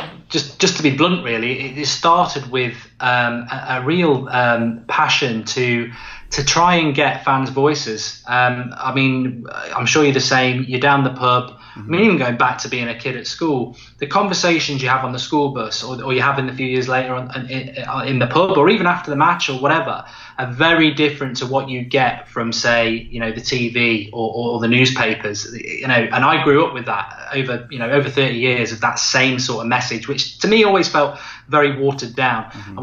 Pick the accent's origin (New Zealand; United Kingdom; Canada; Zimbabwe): United Kingdom; Nottingham, East Midlands; because I'm obviously from Nottingham.